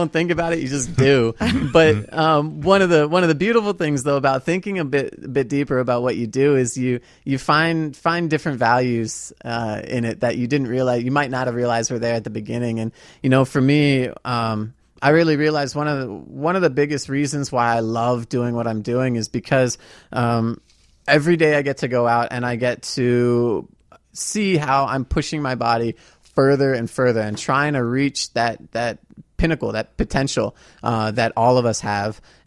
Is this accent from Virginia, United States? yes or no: yes; Virginia, United States; now in Champaign, United States; So I moved from Virginia, from the D.C. area, out here to go to school.